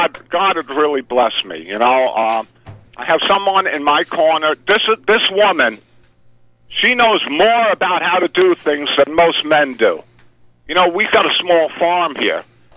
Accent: New York City, New York, United States; Look, you know, I grew up in New York. I bring this up on my vlog on BitChute all the time. I grew up in New York City.

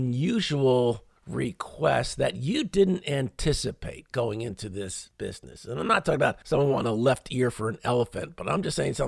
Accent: Whippany, New Jersey, United States; it harkened me back to being a youngster growing up in Whippany, New Jersey, where we had a neighborhood hardware store.

